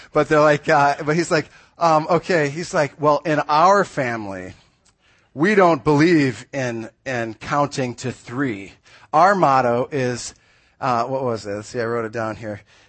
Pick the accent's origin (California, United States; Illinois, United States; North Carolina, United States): Illinois, United States; Morton; I'm from Morton, Illinois, which calls itself the pumpkin capital of the world.